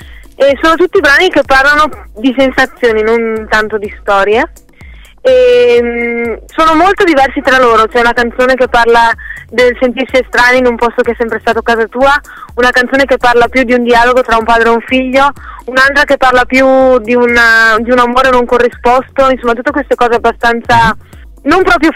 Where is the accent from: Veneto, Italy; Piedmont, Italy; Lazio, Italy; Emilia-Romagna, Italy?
Veneto, Italy; Verona; Esatto, noi siamo di Verona, veniamo più o meno dalla zona del lago di Garda.